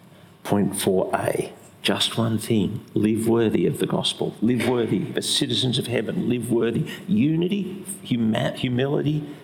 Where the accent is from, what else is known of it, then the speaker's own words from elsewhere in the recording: Australia; You think, hang on, I'm an Australian. I don't show my feelings.